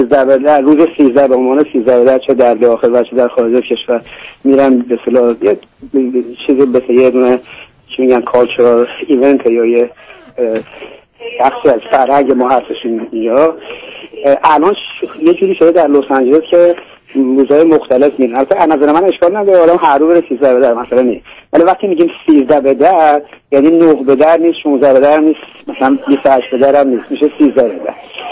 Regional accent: Iran; ادعامون اینه که ما ایرانی هستیم،

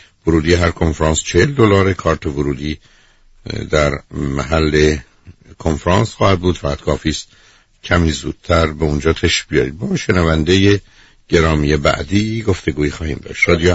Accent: Iran; من و شما به عنوان یه ایرانی

